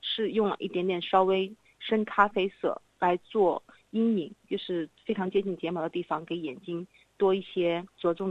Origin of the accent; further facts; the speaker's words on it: China; 然后我们东方人就是作为中国人来说呢，我们的审美向来就是以比较温文尔雅，然后比较自然大方为美